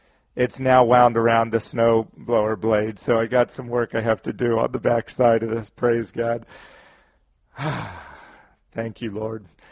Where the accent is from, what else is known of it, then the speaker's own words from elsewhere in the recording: Maryland, United States; now in Vermont, United States; I grew up in Maryland where we didn't have nearly as much snow as we have here in Vermont, but we did have snow, and sometimes we had lots of it